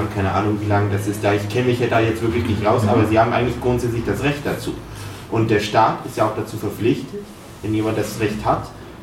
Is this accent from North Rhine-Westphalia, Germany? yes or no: no; Hesse, Germany; Nee, weil ich komme eigentlich aus Hessen